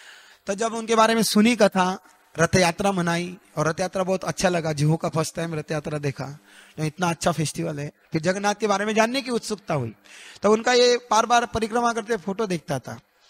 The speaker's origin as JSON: {"language": "Hindi", "region": "Maharashtra", "country": "India", "said": "तो ठीक है, मैं भी मराठी हूँ।"}